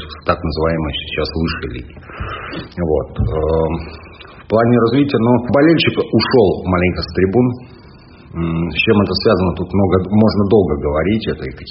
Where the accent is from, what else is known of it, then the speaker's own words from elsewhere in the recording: Angarsk, Irkutsk Oblast, Russia; в 98-м году, мне было 17 лет, я сам из Ангарска